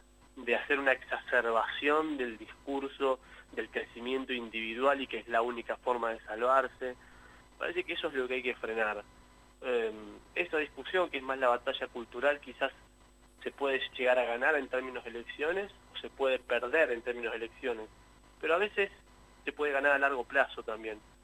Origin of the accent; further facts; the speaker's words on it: Bolivia; now in La Plata, Argentina; somos un grupo de una comunidad que nos juntamos acá, que venimos de Bolivia, estamos trabajando en la ciudad de La Plata.